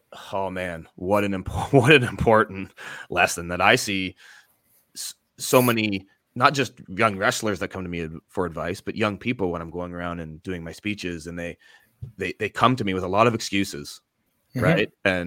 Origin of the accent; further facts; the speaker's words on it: Canada; We're Canadian, so we play hockey as Canadians, don't we?